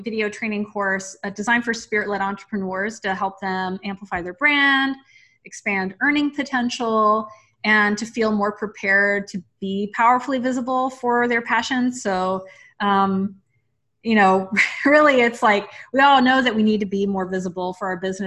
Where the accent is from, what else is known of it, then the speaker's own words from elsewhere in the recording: Mississippi, United States; I came from a place, I had some really dear friends growing up in Mississippi